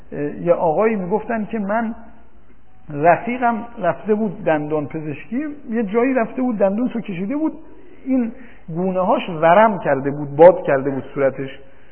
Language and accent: Persian; Mashhad, Razavi Khorasan, Iran; گفتم من از مشهد آمدم.